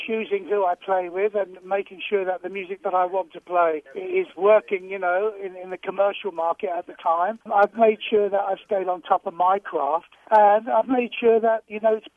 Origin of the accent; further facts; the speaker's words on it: Birmingham, West Midlands, United Kingdom; I had a local teacher in Birmingham, my hometown